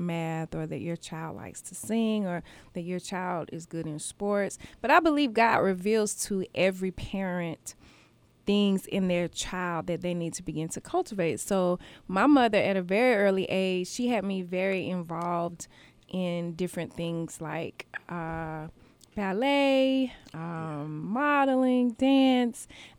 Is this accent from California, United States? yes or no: no; Augusta, Georgia, United States; Well, I grew up here in Augusta, Georgia. I started in Richmond County at C.T. Walker. And then my family moved to Columbia County, and then we moved back to Richmond County.